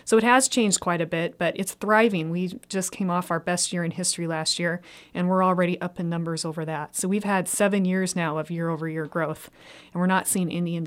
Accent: Montana, United States; I grew up in Montana. I had been gone for some time.

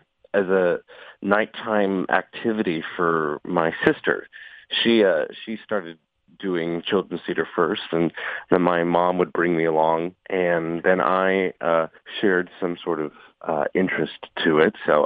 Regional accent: Dover, Delaware, United States; I was born and raised in Dover, Delaware.

